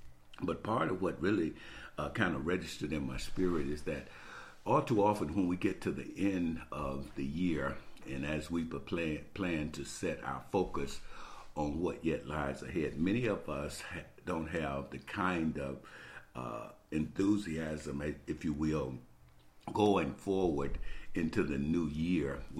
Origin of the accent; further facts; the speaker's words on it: Birmingham, Alabama, United States; I remember vividly when I was growing up in Birmingham, Alabama, it seemed like Christmas took for years to come.